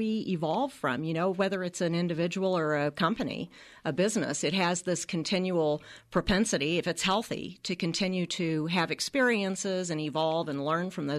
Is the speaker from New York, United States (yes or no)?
no; Santa Fe, New Mexico, United States; also born or lived in Texas; I first moved to Santa Fe with my parents in 1960. So I was born in Texas. I'm not a native New Mexican, but I sort of consider myself one because my heart is here and always has been.